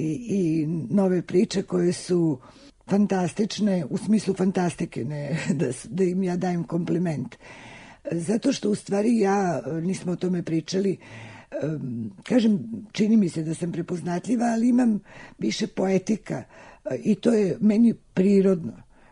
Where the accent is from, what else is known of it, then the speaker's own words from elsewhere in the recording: Belgrade, Serbia; now in Paris, France; Ja moram da kažem da izuzetno volim moj grad. To je moj rodni grad